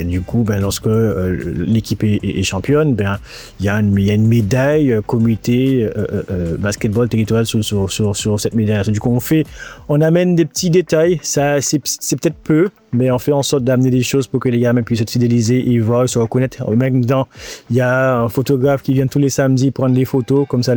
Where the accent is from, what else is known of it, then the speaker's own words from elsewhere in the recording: France; parce que en tant que Français, on est sur les podiums